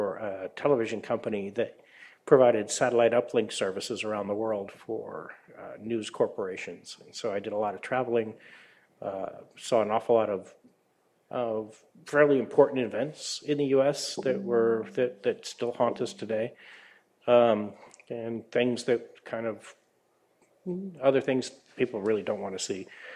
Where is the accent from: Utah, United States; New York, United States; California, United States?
California, United States; San Jose; also born or lived in Sacramento; I grew up in the South Bay area to begin with, San Jose, Saratoga area, and moved to Sacramento because I liked it.